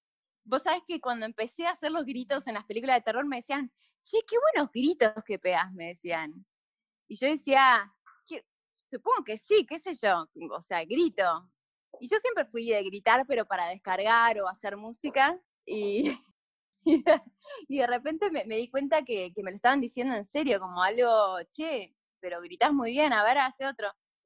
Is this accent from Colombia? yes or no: no; Argentina; poder hacer cine de género en mi país y que sean películas muy lindas y que sean realmente de calidad